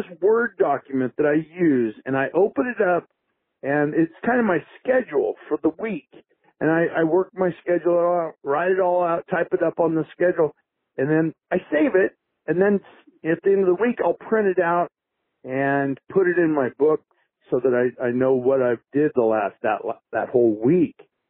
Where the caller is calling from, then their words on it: Carson City, Nevada, United States; I'm calling from Carson City.